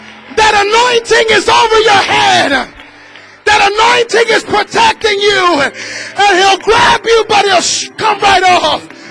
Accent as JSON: {"language": "English", "town": "Trenton", "region": "New Jersey", "country": "United States", "said": "I'm from Trenton, New Jersey. Anybody here from Trenton, New Jersey?"}